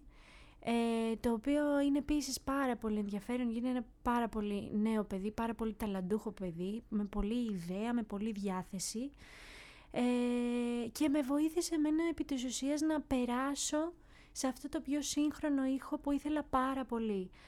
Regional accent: Ano Kastritsi, Western Greece, Greece; σε ένα εκκλησάκι στο Άνω Καστρίτσι, το χωριό μου.

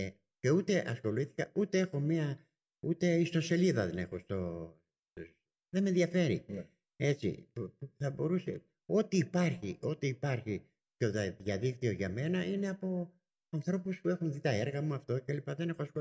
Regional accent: Syssarcha, Greece; now in Athens, Greece; δεν ένιωσα ποτέ Ηρακλειώτης, παρότι είμαι δημότης Ηρακλείου. Και στην Αθήνα 45 τόσα χρόνια ή παραπάνω και στον κόσμο δεν ένιωσα ποτέ Αθηναίος. Όταν με ρωτούσαν πάντα από πού είσαι, έλεγα από τα Σύσσαρχα.

